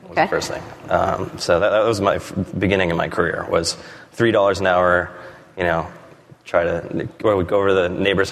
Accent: Massachusetts, United States; So I grew up outside of Boston, and my first computer was a PC Junior.

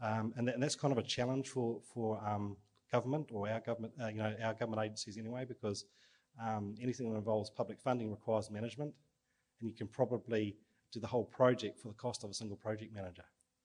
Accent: New Zealand; from New Zealand

